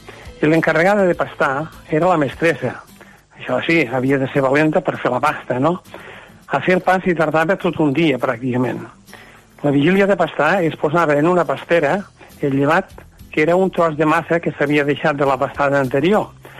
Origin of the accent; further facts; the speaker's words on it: Puiggròs, Catalonia, Spain; Cal dir que a Puiggròs, per exemple, al meu poble, jo recordo que hi havia 2 forns